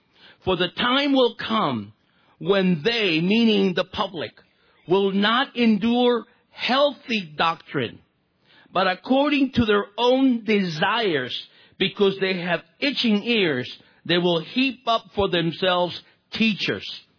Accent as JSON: {"language": "English", "region": "California", "country": "United States", "said": "And I'm a California. I'm from California."}